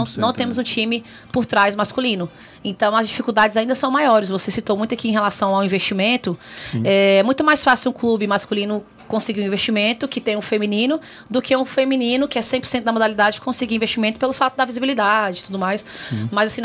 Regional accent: Brazlândia, Federal District, Brazil; Braslândia, que é minha cidade natal

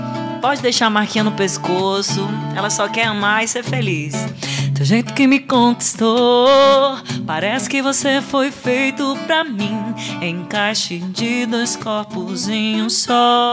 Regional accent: Pastos Bons, Maranhão, Brazil; Não, eu sou do interior do Maranhão. Eu sou da cidade chamada Pastos Bons.

